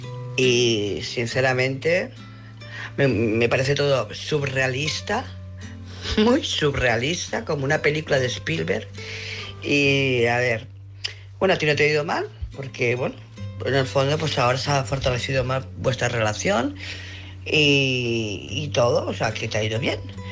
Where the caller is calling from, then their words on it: Barcelona, Catalonia, Spain; de Barcelona.